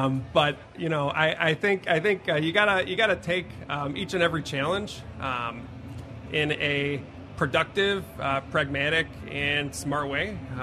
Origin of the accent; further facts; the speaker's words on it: Des Plaines, Illinois, United States; Listen, I was born and bred in Des Plaines